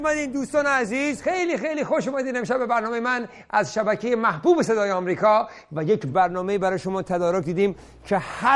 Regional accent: Isfahan, Iran; من اصفهانیم، تا این پیرن سوراخ نشه بنده عوضش نمی کنم.

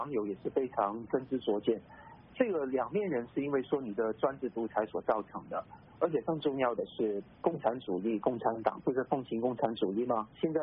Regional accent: China; 要显示我们本身中国人本身的那一种文化

